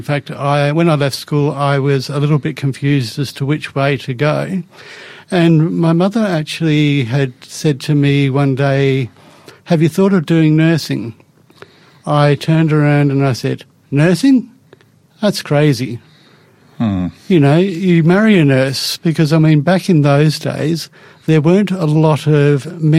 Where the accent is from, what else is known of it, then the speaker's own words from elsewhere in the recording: Perth, Western Australia, Australia; I was born in Western Australia, in Perth, in King Edward Memorial Hospital. I grew up on a farm just down in the southwest corner of Western Australia